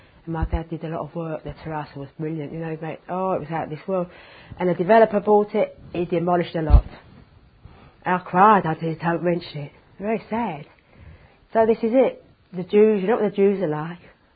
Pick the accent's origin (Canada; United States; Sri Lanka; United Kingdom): United Kingdom; London; born there; I was born in London.